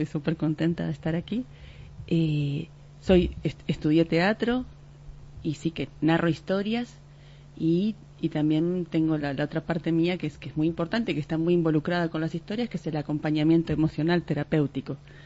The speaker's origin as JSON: {"language": "Spanish", "region": "Montevideo", "country": "Uruguay", "tie": "born or raised there", "said": "Y soy oriunda de Uruguay, nací en un barrio de Montevideo donde habían inmigrantes de todos lados"}